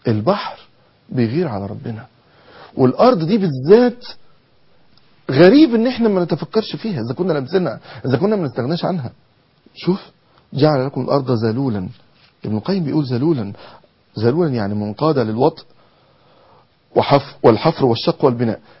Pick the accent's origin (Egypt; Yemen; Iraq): Egypt; عندنا في مصر